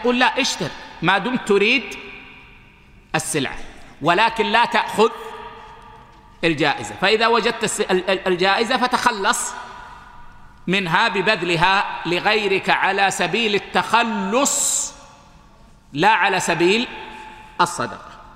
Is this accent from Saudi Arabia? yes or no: yes; Saudi Arabia; هذه صارت عندنا في السعودية ولا أدري حصلت عندكم